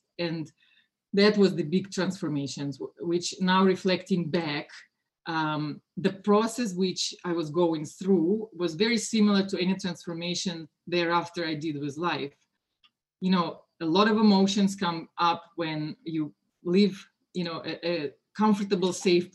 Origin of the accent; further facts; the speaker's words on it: Moscow, Russia; English is a second language; moved away; I was born and raised in Russia, in Moscow, at the time of the Cold War.